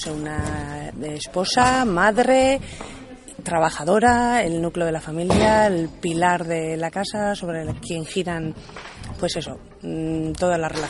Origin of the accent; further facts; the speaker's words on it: Durango, Basque Country, Spain; De Durango.